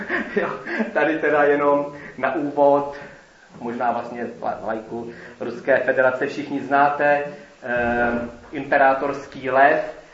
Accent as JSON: {"language": "Czech", "region": "Central Bohemian Region", "country": "Czechia", "said": "to byl družební jakoby okresu Nymburk, odkud pocházím"}